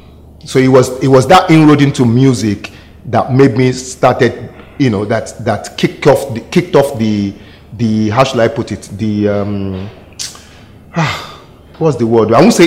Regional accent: Lagos, Nigeria; Yeah, I grew up in Lagos.

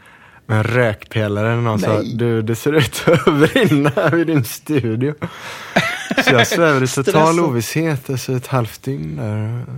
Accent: Gothenburg, Västra Götaland County, Sweden; Ja, jag är uppväxt här i Göteborg, men min fars sida släkten kom från Rovaniemi, som ligger i nära Tornedalen då, i nordöstligaste Sverige.

